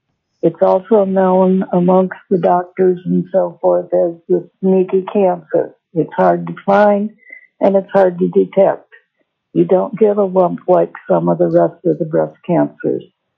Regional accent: Anchorage, Alaska, United States; I'm from Anchorage, and I'm a breast cancer survivor.

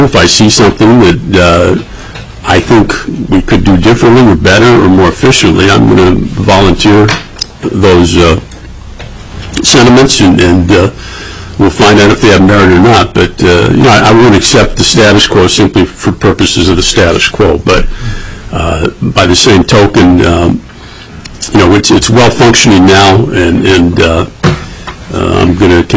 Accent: Fairbanks, Alaska, United States; On a personal level, I was born and raised in Fairbanks.

